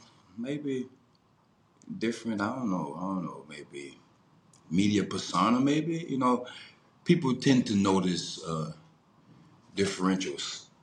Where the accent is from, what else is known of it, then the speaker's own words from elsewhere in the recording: the South, United States; well, I'm from the South, so it's like in the South, Black people really don't really get that many good jobs.